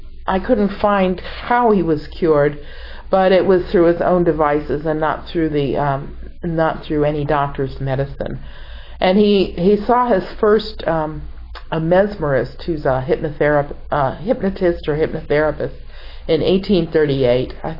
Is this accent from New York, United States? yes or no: no; Connecticut, United States; she was born in 1853 in Connecticut, my home state.